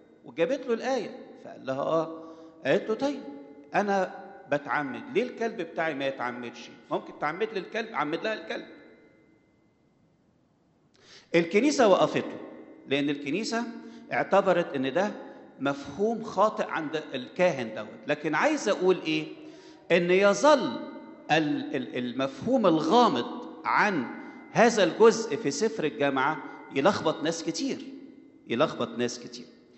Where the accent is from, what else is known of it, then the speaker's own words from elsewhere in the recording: Egypt; عندنا كمصريين حتى عبادة قبل في الأيام الفراعنة كان في عبادة حيوانات